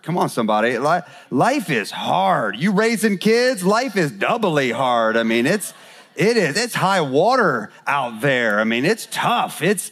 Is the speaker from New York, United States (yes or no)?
no; St. Joseph, Missouri, United States; I'm from St. Joseph, Missouri, the other St. Joe